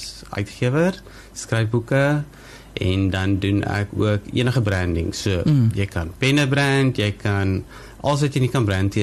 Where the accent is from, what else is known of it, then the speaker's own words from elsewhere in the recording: Kimberley, Northern Cape, South Africa; moved away as an adult; also born or lived in Bloemfontein; now in Cape Town, South Africa; Ek is gebore groot geword in Kimberley, daar by die Grootgat.